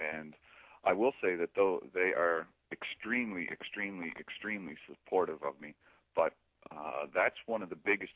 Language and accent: English; New Brunswick, Canada; I'm from Eastern Canada, New Brunswick.